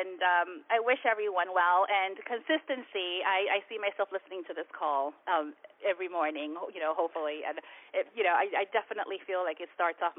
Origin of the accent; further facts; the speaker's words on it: Brooklyn, New York, United States; born there; I was born in Brooklyn, you know, and all of my life, you know, raised by a single mom